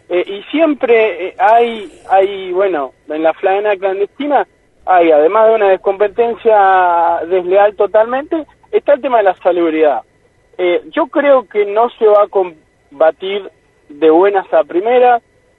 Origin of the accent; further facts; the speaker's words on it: Esquel, Chubut, Argentina; Somos de acá, somos gente de Esquel, queremos apostar a esto.